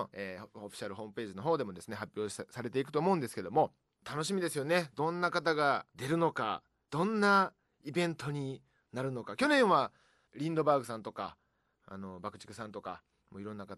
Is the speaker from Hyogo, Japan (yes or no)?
no; Shiga, Japan; こんな琵琶湖を目の前にして、自分が生まれ育った場所でこんな風に皆さんとね、ご一緒させ